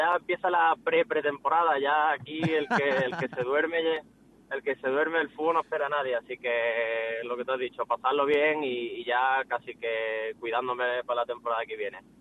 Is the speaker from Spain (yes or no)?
yes; Málaga, Andalusia, Spain; soy de Málaga, siempre lo he seguido